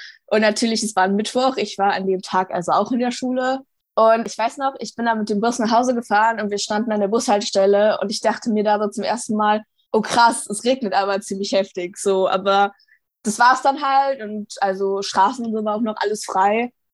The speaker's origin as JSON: {"language": "German", "region": "Rhineland-Palatinate", "country": "Germany", "said": "Ich bin bei FFF Deutschland aktiv und ich komme halt aus dem Ahrtal."}